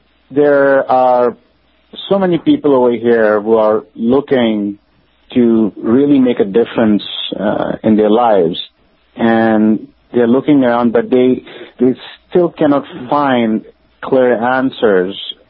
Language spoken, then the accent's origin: English; Karachi, Sindh, Pakistan; moved away as an adult; now in United States; Yeah, I'm from Pakistan. I grew up in Karachi.